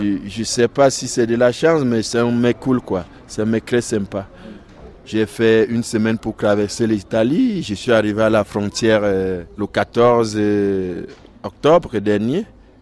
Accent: Cameroon; moved away; Je viens du Cameroun.

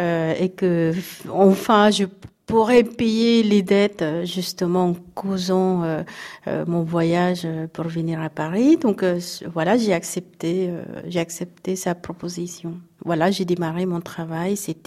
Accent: Philippines; French is a second language; now in France; J'étais arrivée de Philippines, c'était en novembre 1994. En fait, tout d'abord, aux Philippines, on pense que futur des enfants, avoir des vies meilleures.

